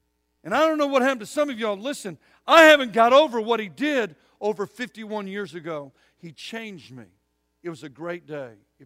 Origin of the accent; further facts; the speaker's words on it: United States; I'm glad that I'm an American.